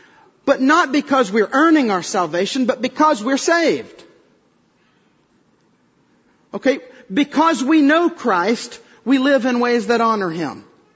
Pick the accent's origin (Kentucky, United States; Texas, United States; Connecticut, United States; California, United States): Texas, United States; also born or lived in Oklahoma; I was born technically in Oklahoma, but most of you know I was raised in West Texas, which is just this side of the culture gap, that I think actually is in Arkansas.